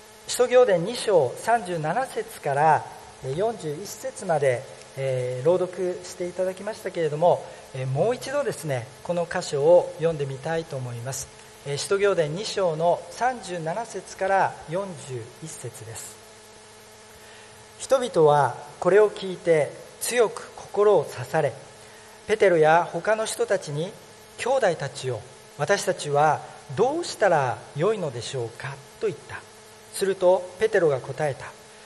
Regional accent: Fukuoka, Japan; 私の出身は九州福岡です。キリスト教とは全く関係のない環境の中で生まれ育ってきました。

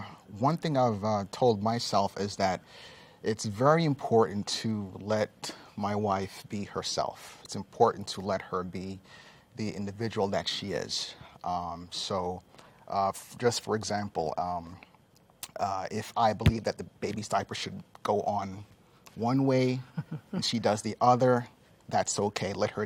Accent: Jamaica; I'm Jamaican, born in Jamaica.

